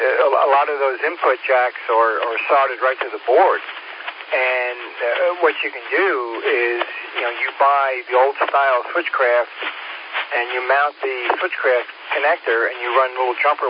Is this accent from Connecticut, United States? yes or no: no; Long Island, New York, United States; also born or lived in Florida; I grew up on Long Island, New York. That's where I was licensed many, many moons ago, and then wound up here. Lived in Florida for 20 years, and moved up here to have some seasons.